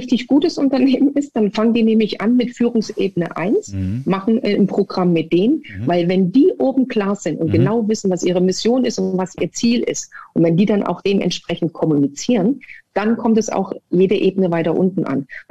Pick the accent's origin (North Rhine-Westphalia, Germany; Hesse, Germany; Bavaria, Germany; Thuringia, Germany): Thuringia, Germany; Sömmerda; born there; also born or lived in Erfurt; Ich bin geboren in Sommerda und war in Erfurt an der Sportschule.